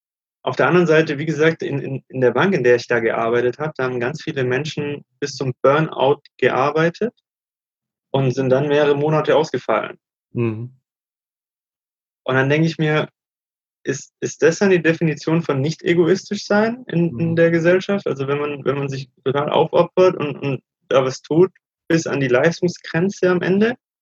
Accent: Germany; wir sind halt in Deutschland aufgewachsen

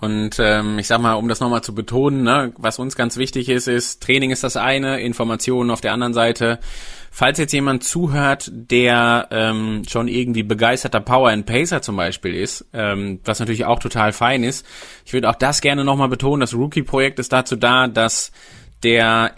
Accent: North Rhine-Westphalia, Germany; born there; Ich komme gebürtig aus dem Sauerland

